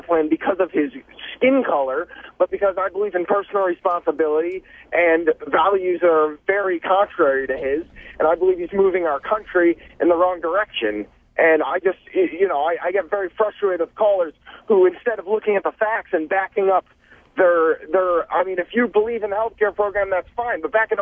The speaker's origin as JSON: {"language": "English", "region": "South Carolina", "country": "United States", "said": "I am a conservative, I'm from South Carolina"}